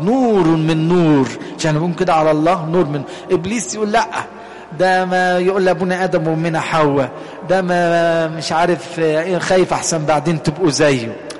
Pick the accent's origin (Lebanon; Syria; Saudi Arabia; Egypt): Egypt; مهمتنا في ارض مصر، لان احنا مصريين